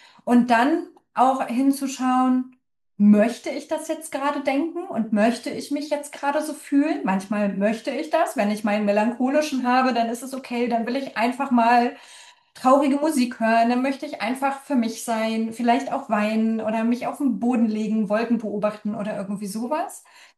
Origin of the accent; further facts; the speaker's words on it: East Germany, Germany; ich bin ja in der DDR also geboren und aufgewachsen